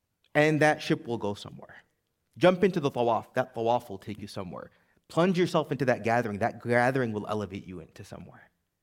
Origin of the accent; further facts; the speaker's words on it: United States; make an announcement, hey, I'm from America. Do you know I have this degree? I spent more money than you.